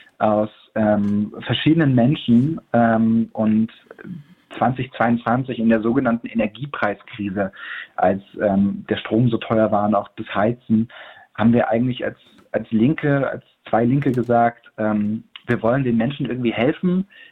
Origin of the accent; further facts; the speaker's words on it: Weißenfels, Saxony-Anhalt, Germany; dass in Weißenfels, meiner Heimatstadt, einfach sehr wenig für Jugendliche los ist.